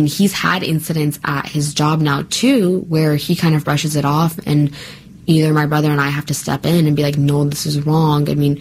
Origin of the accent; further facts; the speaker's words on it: Kansas, United States; So growing up in Kansas, like, I learned of that.